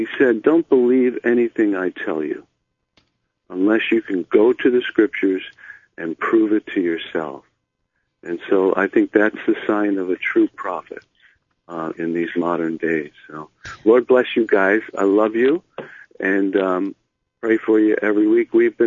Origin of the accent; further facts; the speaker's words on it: Columbus, Ohio, United States; I am from Columbus, Ohio, and I'm a first-time caller